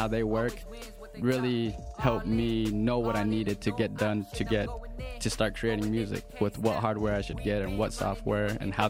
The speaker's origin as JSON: {"language": "English", "town": "North Logan", "region": "Utah", "country": "United States", "tie": "born or raised there", "said": "Growing up in North Logan, I grew up in the same neighborhood as a kid named Brian Harris."}